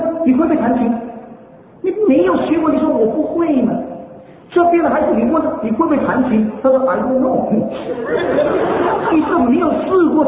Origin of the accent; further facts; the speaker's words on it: China; 我们中国孩子，我们中国长大的人呢